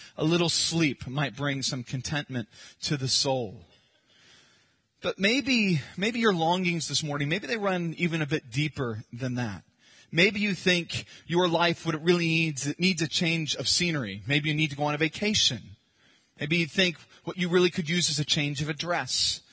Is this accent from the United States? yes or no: yes; California, United States; I live in Arkansas, but I'm pretty sure I'm back in my home state of California.